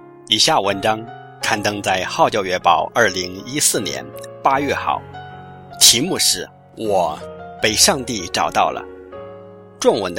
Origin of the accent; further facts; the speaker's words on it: northern China, China; 我则来自北方的农村。